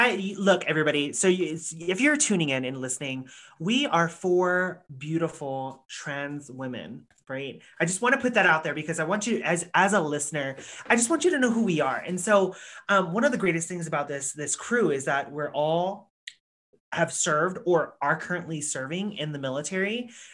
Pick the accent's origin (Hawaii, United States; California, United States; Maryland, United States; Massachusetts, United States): Hawaii, United States; now in Colorado, United States; I'm originally from Hawaii, but I am currently in Colorado, this great Rocky Mountain state.